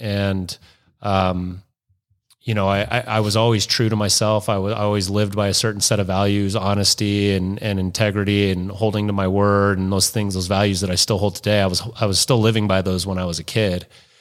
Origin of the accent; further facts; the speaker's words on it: Arvada, Colorado, United States; I grew up in Arvada. Yeah, so I went to Pomona High School.